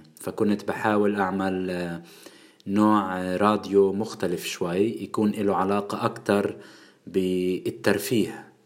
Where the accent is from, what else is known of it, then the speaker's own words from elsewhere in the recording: Jerusalem, Palestine; مرة وأنا صغير كنت ماشي بالقدس مع أبوي